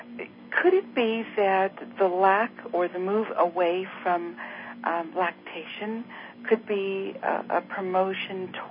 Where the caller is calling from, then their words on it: Denver, Colorado, United States; I'm calling from Denver, Colorado.